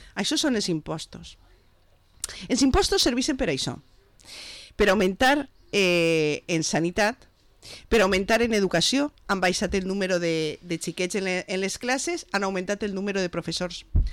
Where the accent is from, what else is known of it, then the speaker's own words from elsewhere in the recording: Valencian Community, Spain; com a valencians i valencianes